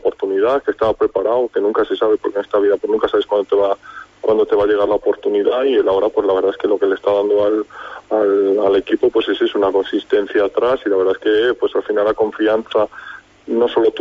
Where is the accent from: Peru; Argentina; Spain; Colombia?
Spain; A Coruña, Galicia; nosotros somos de Coruña